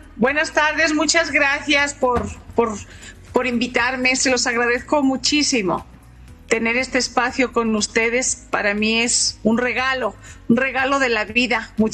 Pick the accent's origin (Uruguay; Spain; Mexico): Spain; Barcelona, Catalonia; also born or lived in Valencia; Yo nací en Valencia, España, y desde muy chiquita me fui a vivir a Barcelona.